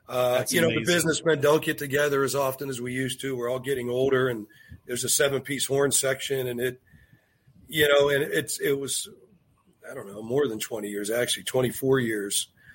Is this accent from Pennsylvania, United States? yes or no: yes; Penn Hills, Pennsylvania, United States; We grew up together in Penn Hill since we were 3 years old.